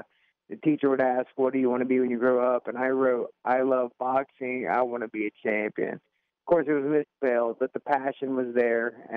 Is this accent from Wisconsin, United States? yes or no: no; Atlanta, Georgia, United States; Yeah, so I grew up in Southwest Atlanta, and my dad dreamed of having a son one day